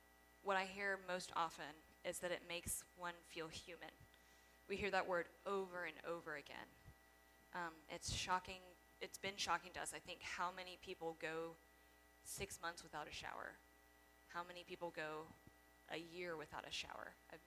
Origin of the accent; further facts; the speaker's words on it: Savannah, Georgia, United States; now in Augusta, United States; I'm from Savannah, but I primarily moved back to Augusta because I had those community connections